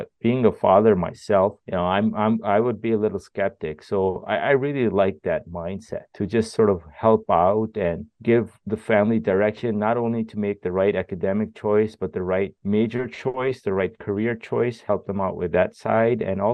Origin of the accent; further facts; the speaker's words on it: Montreal, Quebec, Canada; first language French; English is a second language; born and raised in Montreal, Canada. And my first language is actually French, you know.